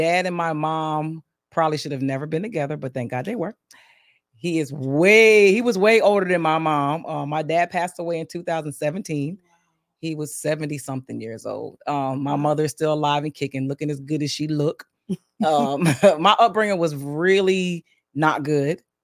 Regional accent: Bristol, Pennsylvania, United States; Well, I am from Bristol, Pennsylvania, Bucks County, stand up. That's where I'm from, right outside of Philadelphia. Born and raised.

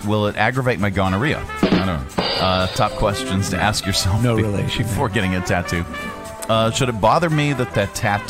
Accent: Scotland, United Kingdom; And you know, and the fact that I'm Scottish as well.

